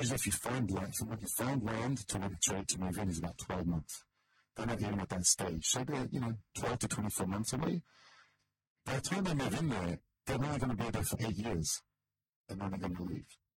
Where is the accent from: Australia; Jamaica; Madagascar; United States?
Australia; I'm from Australia